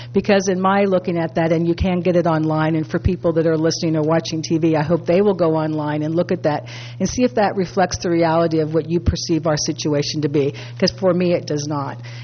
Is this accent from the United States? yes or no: yes; Morro Bay, California, United States; I'm from Morro Bay.